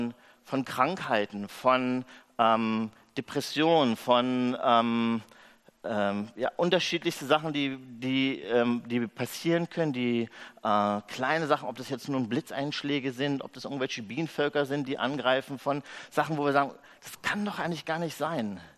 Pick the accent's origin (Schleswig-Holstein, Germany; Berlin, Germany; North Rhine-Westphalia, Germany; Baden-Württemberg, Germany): Berlin, Germany; wo ich selber als Berliner würde ich sagen, mich auskotzen kann